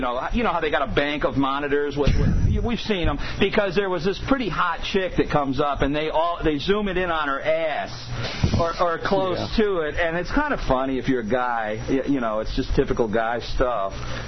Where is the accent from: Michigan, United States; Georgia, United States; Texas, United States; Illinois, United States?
Michigan, United States; Detroit; So when I was growing up in Detroit